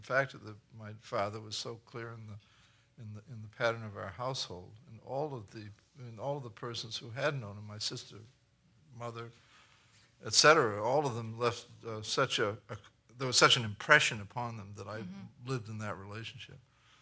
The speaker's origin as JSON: {"language": "English", "region": "New England", "country": "United States", "tie": "born or raised there", "said": "It was absolutely fitting for a kid growing up in New England."}